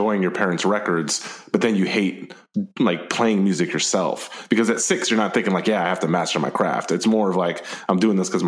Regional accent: Texas, United States; I'm from Texas

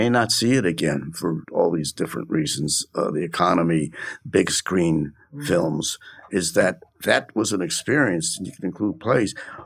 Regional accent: United States; I'm American, and it's just I think recently, subsided.

